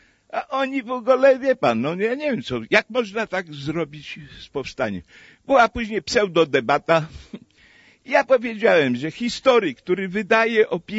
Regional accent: Kazimierzów, Masovian Voivodeship, Poland; jestem ze wsi Kazimierzów, gmina Kałuszyn.

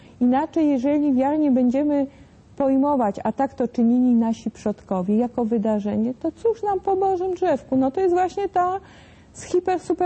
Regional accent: Greater Poland Voivodeship, Poland; Urodziłam się i wychowałam i wzrastałam w dwóch krainach geograficznych, historycznych i w dwóch obszarach kulturowych. Wielkopolska i Mazowsze. Mazowsze i Wielkopolska.

